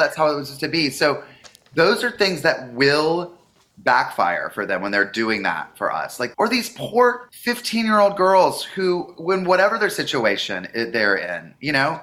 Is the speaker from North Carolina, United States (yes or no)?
yes; North Carolina, United States; I'm from North Carolina, and when I go back and I have family in South Carolina